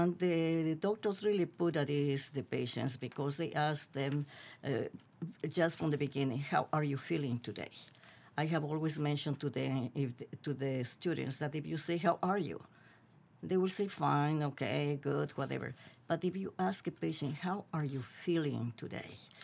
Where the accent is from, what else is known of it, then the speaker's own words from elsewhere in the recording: Quito, Pichincha, Ecuador; English is a second language; moved away as an adult; now in United States; Yes. I was born and raised in Quito, Ecuador.